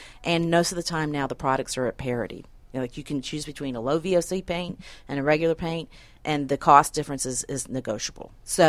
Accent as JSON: {"language": "English", "region": "Alabama", "country": "United States", "said": "I'm from Alabama, so I don't do math."}